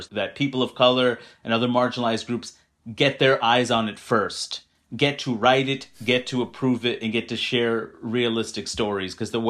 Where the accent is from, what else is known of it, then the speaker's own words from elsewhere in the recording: New York City, New York, United States; This isn't every place in the country and the world is not where I grew up in Queens, New York, right?